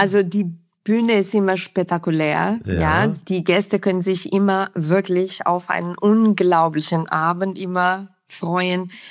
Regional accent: Brazil; Ich als Brasilianerin, forget it.

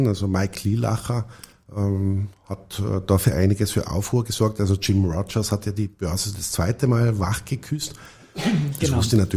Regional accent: Tyrol, Austria; also ich bin in Tirol aufgewachsen

